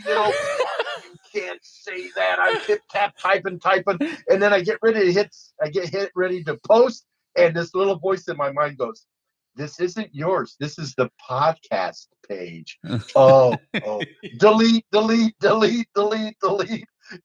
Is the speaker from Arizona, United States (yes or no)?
yes; Tucson, Arizona, United States; You know I grew up around the Mexican and the black communities in Tucson, right? I mean, I grew up with these kids.